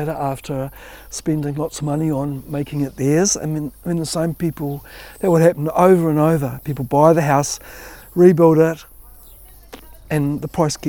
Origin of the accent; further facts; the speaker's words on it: Auckland, New Zealand; Auckland. Yep.